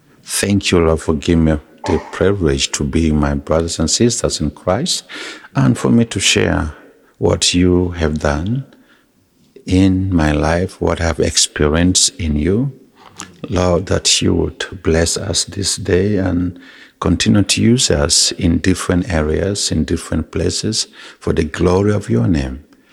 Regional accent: South Sudan; now in United States; I'm from South Sudan. South Sudan is the newest country, 10 years old today. We were under Muslim rule for 50 years.

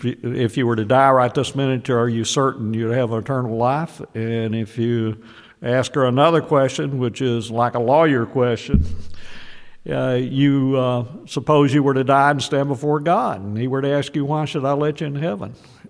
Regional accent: the South, United States; I'm a Southerner.

